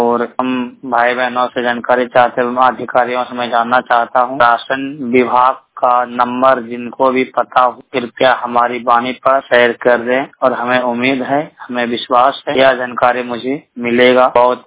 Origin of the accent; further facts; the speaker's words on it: Munger, Bihar, India; now in Varanasi, India; मैं मुंगेर डिस्ट्रिक्ट बिहार का रहने वाला हूँ। मैं दोनों ऑक्स 100% ब्लेंड हूँ और मैं वॉशिंग पाउडर का काम मैं बनारस में करता हूँ।